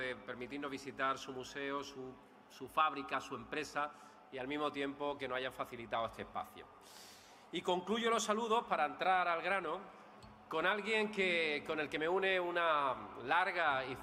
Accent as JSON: {"language": "Spanish", "town": "Alhaurín el Grande", "region": "Andalusia", "country": "Spain", "tie": "born or raised there", "said": "hay una tradición de los huevos fritos en Alhorín el Grande. Es verdad que lo hacemos aquí porque es mi pueblo y porque tenía yo muchas ganas. Es una manera de reconciliarme con mis raíces"}